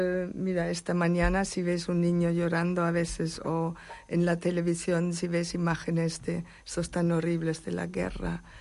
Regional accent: Germany; Spanish is a second language; now in Spain; Yo soy alemana, pero dentro de mi esencia es vivir, es esencial vivir aquí en España

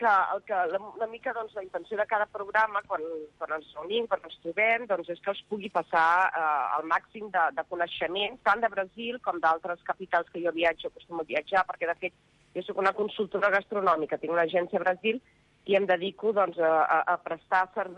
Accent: Montseny, Catalonia, Spain; also born or lived in Barcelona; jo vaig néixer a Barcelona, vaig estudiar a l'escola Virolai. Als 8 anys vaig marxar perquè els pares van decidir anar a viure al Montseny

